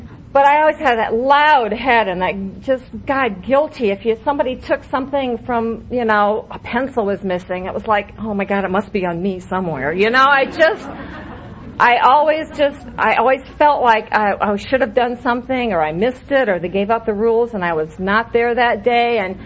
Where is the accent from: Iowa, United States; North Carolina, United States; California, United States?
Iowa, United States; born there; I was born in Iowa, and that was my first resentment